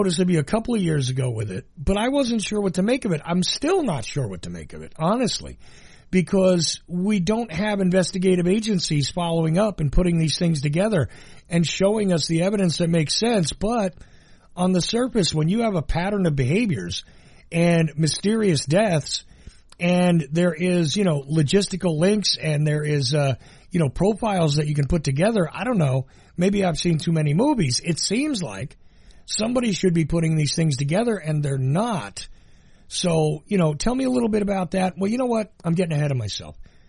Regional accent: Neptune City, New Jersey, United States; In all fairness, I come from the Northeast.

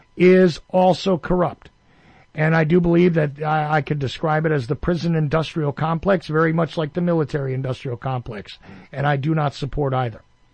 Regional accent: United States; I know I got a raspy voice and I'm American, but you know, please, it's a different accent.

